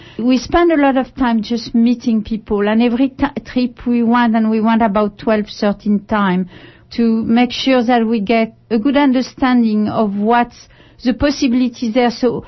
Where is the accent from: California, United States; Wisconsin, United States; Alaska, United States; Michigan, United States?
California, United States; Berkeley; coming from United States, I was even coming from Berkeley in the beginning, which is really a place of activism.